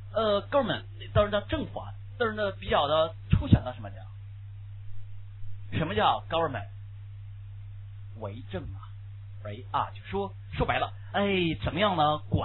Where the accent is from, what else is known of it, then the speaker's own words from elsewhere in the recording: China; 我们中国人说挤怎么挤啊